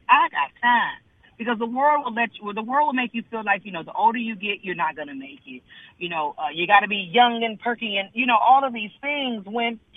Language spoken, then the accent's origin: English; California, United States; I'm from California.